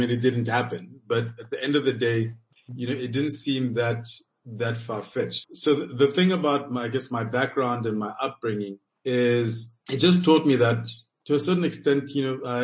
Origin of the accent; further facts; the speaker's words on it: Lesotho; I think it starts with more growing up in Lesotho and going to a school that had multiple nationalities